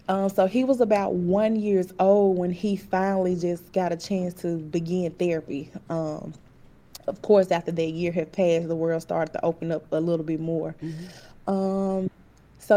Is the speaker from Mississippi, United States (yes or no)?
yes; Mississippi, United States; So, yes, I am from Mississippi, and of course, Mississippi is on the later end of getting things around versus the rest of the world.